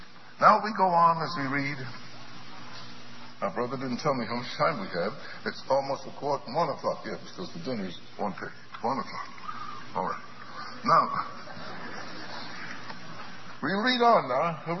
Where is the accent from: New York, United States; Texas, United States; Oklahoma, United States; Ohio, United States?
New York, United States; New York City; We grew up together in New York City, and I knew him before I went to kindergarten.